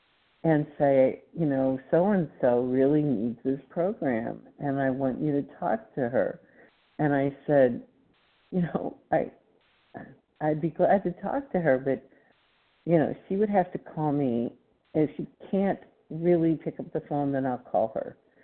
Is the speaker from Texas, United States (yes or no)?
yes; Texas, United States; I think I said I was from Texas, and I am recovered compulsive overeater.